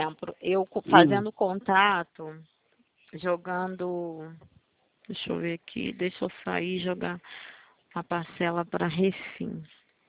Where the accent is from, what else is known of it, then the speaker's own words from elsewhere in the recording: Bangu, Rio de Janeiro, Brazil; A gente é de Bangu também, aqui na rua do Santander mesmo.